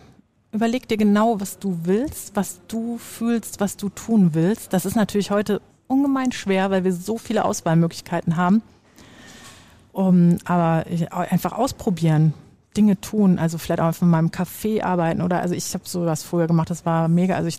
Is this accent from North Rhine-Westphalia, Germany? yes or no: yes; Bochum, North Rhine-Westphalia, Germany; Ich komme ja auch aus Bochum